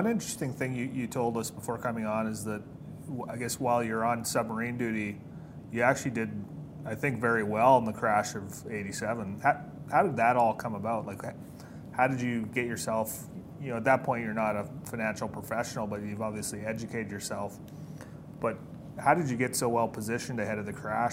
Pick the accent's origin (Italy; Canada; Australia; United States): Canada; I'm from Canada.